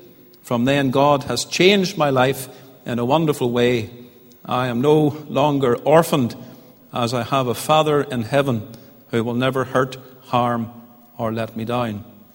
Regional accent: Portadown, Northern Ireland, United Kingdom; when I was a teenager growing up in Portadown

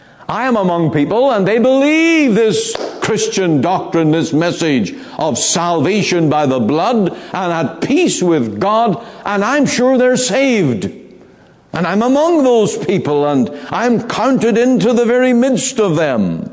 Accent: Ireland; Now, I come from Ireland, and it's a very Roman Catholic country, much of it.

